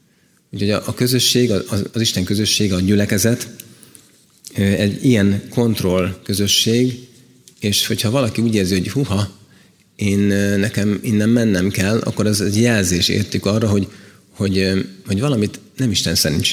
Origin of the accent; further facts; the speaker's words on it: Budapest, Hungary; Városban, lakom és városban nőttem föl, igaz, hogy kicsit ilyen vidékies környezetben, mint Káposztásmegyer, meg Kelenföld